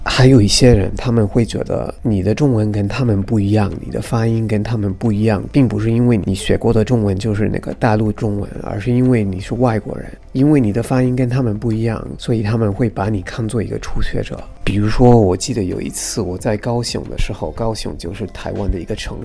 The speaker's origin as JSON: {"language": "Chinese", "town": "Manchester", "region": "North West England", "country": "United Kingdom", "tie": "born or raised there", "second_language": "Chinese", "said": "我觉得在英国好像没有很多台湾餐厅，我的家乡就是曼彻斯特"}